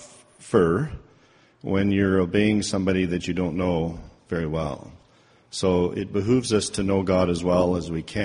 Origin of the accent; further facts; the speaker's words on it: Calgary, Alberta, Canada; from Calgary